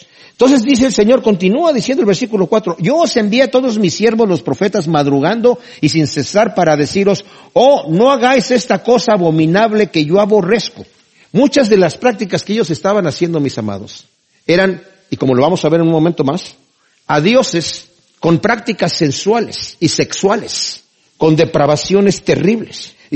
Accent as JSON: {"language": "Spanish", "country": "Mexico", "tie": "born or raised there", "said": "Yo crecí en México"}